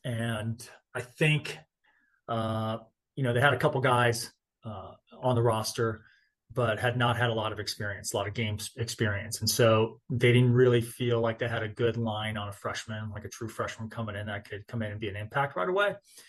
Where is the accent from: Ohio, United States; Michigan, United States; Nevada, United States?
Nevada, United States; Las Vegas; I grew up in Vegas, and I thought, natural progression.